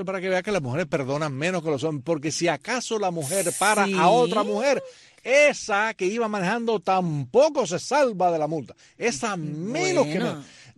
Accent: Cuba; moved away; yo me fui de Cuba hace un burjón de años

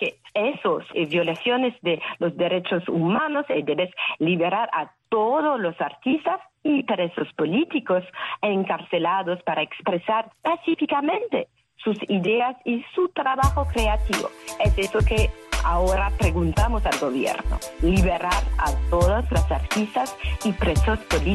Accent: France; accent: French; Spanish is a second language

